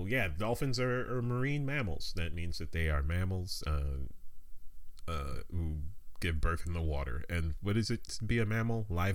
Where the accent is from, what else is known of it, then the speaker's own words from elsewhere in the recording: Brownsville, New York, United States; Look, you know, I'm from Brownsville. I've been robbed.